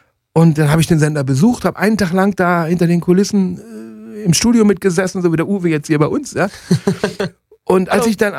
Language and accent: German; Germany; Ich hatte natürlich einen Nachteil, weil ich war ja aus Deutschland.